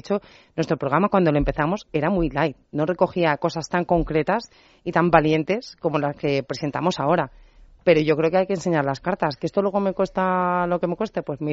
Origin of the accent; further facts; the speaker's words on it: Madrid, Community of Madrid, Spain; yo como ciudadana madrileña me encuentro beneficiada